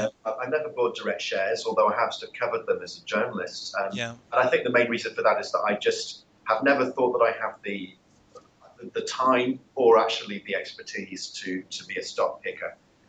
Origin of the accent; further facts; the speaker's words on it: Bolton, North West England, United Kingdom; born there; Okay, well, I was born up north. I was born in Bolton, actually, which a lot of people, it surprises a lot of people because I don't really sound like it.